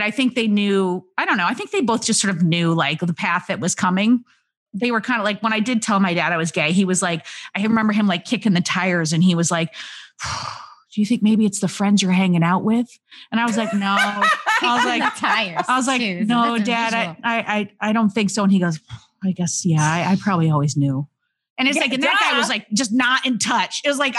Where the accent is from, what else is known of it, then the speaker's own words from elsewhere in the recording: Homer, New York, United States; I was born a small white baby in upstate New York.